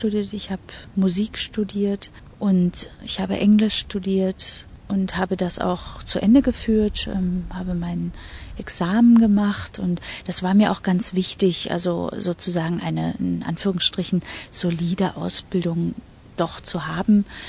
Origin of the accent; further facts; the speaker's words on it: Berlin, Germany; Ich bin hier in Berlin geboren. Das ist meine Heimatstadt. Ich bin hier zur Schule gegangen, in den jüdischen Kindergarten vorher und bin sozusagen hier in der jüdischen Gemeinde auch groß geworden.